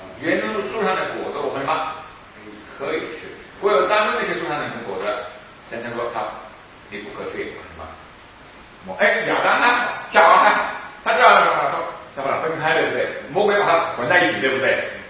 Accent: China; 所以这就是我们中国人所谓的算命啊

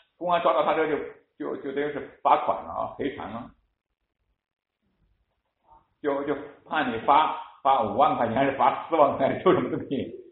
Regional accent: China; 但是我们中国人要偷一发十，偷一发百是吧？

